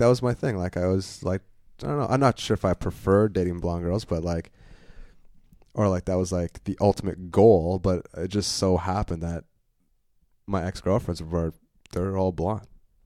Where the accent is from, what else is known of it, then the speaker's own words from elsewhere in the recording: Ontario, Canada; Because now that I'm away from Northern Ontario, I've seen the diversity in girls